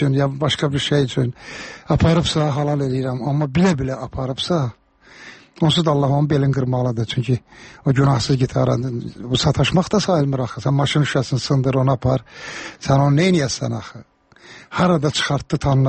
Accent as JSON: {"language": "Azerbaijani", "region": "Karabakh", "country": "Azerbaijan", "said": "Məndə zarafatçı Qarabağlıyam"}